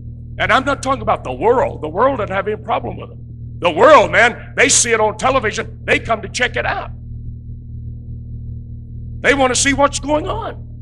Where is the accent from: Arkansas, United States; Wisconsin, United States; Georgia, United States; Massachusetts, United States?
Arkansas, United States; El Dorado; all the pastors on the platform were ministers from my hometown in El Dorado, Arkansas.